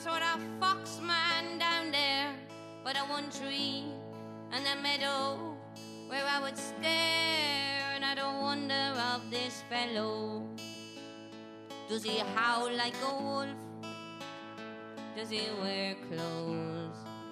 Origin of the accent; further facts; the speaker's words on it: County Cavan, Ireland; I come from Cavan